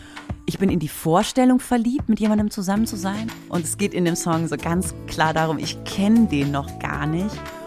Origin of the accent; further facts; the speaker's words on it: Pont, North Rhine-Westphalia, Germany; moved away as an adult; also born or lived in Hanover / Hamburg; now in Cologne, Germany; Ich komme aus Pont, das ist ein ganz kleines Dorf direkt an der holländischen Grenze, Region Niederrhein. Nach dem Abi bin ich dann nach Hannover gegangen für 4 Jahre fürs Studium, dann 6 Jahre Hamburg und seit 2 Jahren bin ich in Kölle, also ein bisschen zurück ins Rheinland.